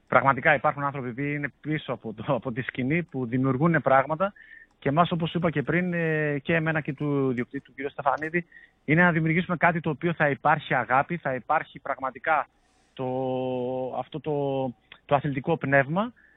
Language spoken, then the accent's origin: Greek; Thessaloniki, Central Macedonia, Greece; γιατί ενώ είμαι Θεσσαλονικιός, τα τελευταία 2 χρόνια δούλευα σε ομάδες της Κρήτης.